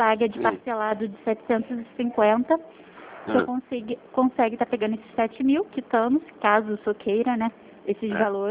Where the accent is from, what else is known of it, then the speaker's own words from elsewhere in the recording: Santa Cruz, Rio de Janeiro, Brazil; Santa Cruz aqui é Rio de Janeiro.